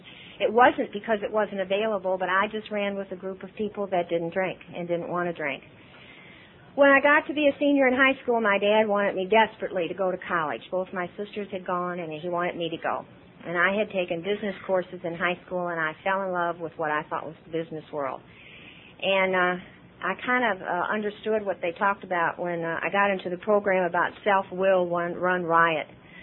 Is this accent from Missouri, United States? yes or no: yes; St. Louis, Missouri, United States; born there; now in Kentucky, United States; I am not a native Kentuckian. I was born in St. Louis, Missouri.